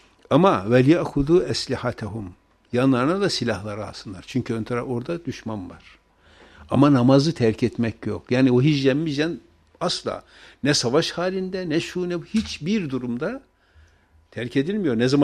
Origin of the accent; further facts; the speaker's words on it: Tortum, Erzurum, Turkey; Bizim köyden birisi işte Erzurum'da yani Tortum kazası.